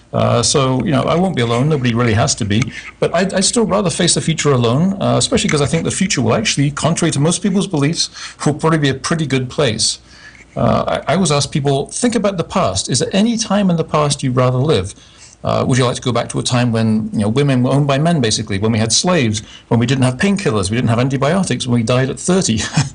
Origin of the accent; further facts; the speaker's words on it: United Kingdom; moved away as an adult; now in United States; I guess I'm still sort of British. My American friends think I'm British, but I've been living in the States since 1987.